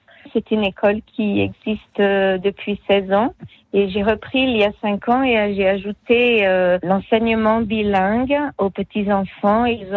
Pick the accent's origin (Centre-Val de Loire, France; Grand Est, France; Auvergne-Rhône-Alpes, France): Auvergne-Rhône-Alpes, France; Saint-Jean-de-Maurienne; moved away as an adult; now in Boulder, United States; Oui, je suis née à Saint-Jean-de-Maurienne effectivement et j'ai grandi à Saint-Jean jusqu'au moment où je suis partie en fac à Chambéry.